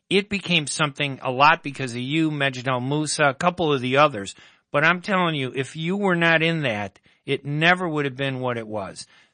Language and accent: English; United States; born there; You know, I'm American-born. My dad wanted me to be American.